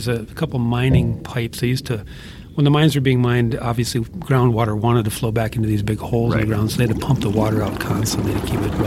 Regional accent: Brainerd, Minnesota, United States; also born or lived in Twin Cities; Well, when I was growing up in Brainerd here in the 80s, I went off to school in 85, 84.

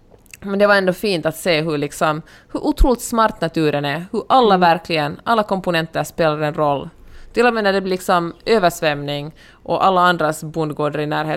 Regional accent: Finland; Ja, vodka, jag är ändå finländare.

